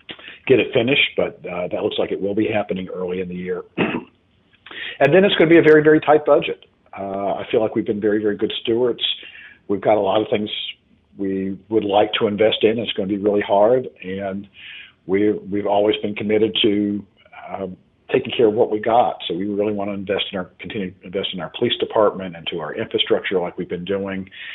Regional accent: Hillsborough, North Carolina, United States; I can be across North Carolina, I can be in Virginia or somewhere in the Southeast, and I say, oh, I'm from Hillsboro, and people say, oh, I love Hillsboro.

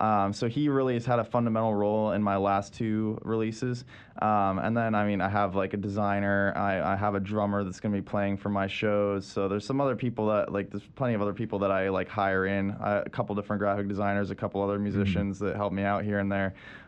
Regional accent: Pennsylvania, United States; Pennsylvania, where I'm from, playing two shows up there, one late October, one early November, so some of my hometown crowd will get to see that.

